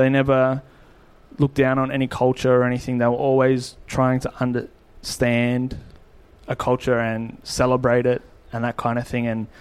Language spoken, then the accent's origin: English; Australia; we said, oh, we're chefs from Australia.